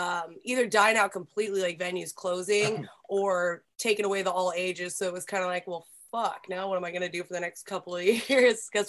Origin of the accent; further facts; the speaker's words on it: Tacoma, Washington, United States; I'm originally from Tacoma, which is about 30, 45 minutes, depending on traffic, south of Seattle.